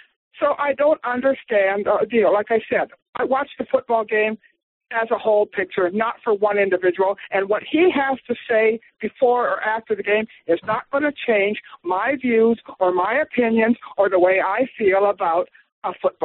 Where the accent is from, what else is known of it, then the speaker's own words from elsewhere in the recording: Montana, United States; also born or lived in Seattle; I am from Montana, big sky country.